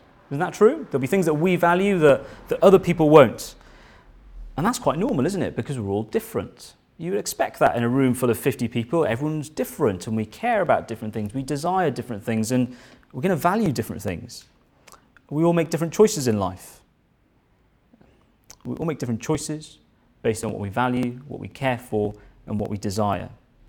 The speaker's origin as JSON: {"language": "English", "country": "India", "tie": "born or raised there", "moved": "yes", "said": "I grew up in India, but then I moved to this country, and the word hobby was used quite a lot."}